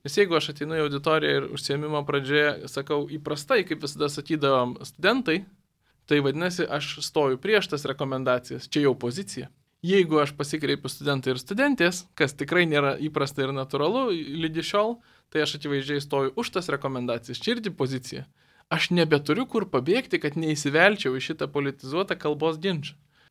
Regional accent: Vilnius, Vilnius County, Lithuania; Aš augau jau nepriklausomybę kūrusioje Lietuvoje, Vilniuje. Ir mes irgi turėjom labiau rusakalbius, labiau lietuviškai kalbančius kiemus. Aš, pavyzdžiui, nepramokau rusų kalbos. Manau labiausiai todėl, kad užaugau lietuviškai kalbančiam kieme.

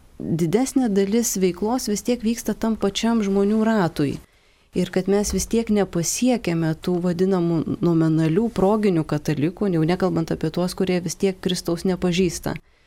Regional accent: Kaunas, Kaunas County, Lithuania; aš taip įsivaizdavau, kad mes kauniečiai vis tiek daugiau mažiau susipratę esam.

